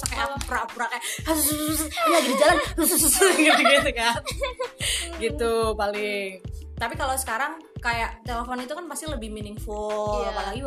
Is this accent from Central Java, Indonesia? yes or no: yes; Batang, Central Java, Indonesia; Aku dulu kuliah di Bintaro, sedangkan aku kan aslinya orang Batang. Jadi keluarga aku di Batang.